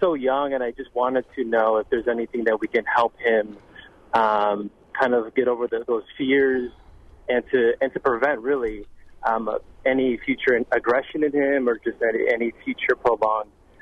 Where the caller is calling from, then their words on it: Milwaukee, Wisconsin, United States; I'm calling from Milwaukee.